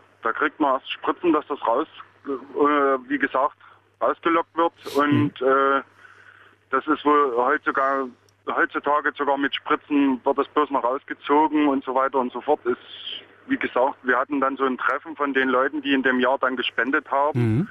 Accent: Chemnitz, Saxony, Germany; man verdient das bei uns im Osten überhaupt nicht mehr richtig. Wie gesagt, ich komme aus dem Chemnitzer Raum.

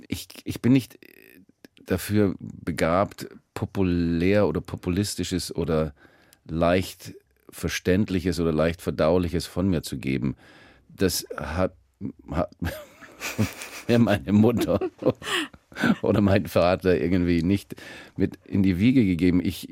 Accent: United States; Ich bin halt Amerikaner.

